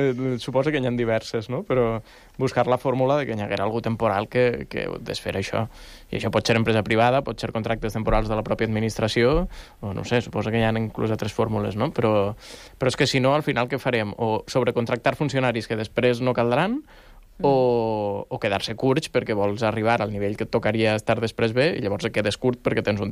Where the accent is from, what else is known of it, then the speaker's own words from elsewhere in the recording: Valencian Community, Spain; Jo soc del País Valencià